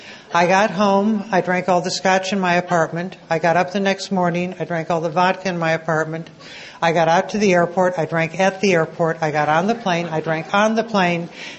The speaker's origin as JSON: {"language": "English", "region": "New York", "country": "United States", "tie": "born or raised there", "said": "I grew up in New York where we would have the dinner before the meeting in a coffee shop."}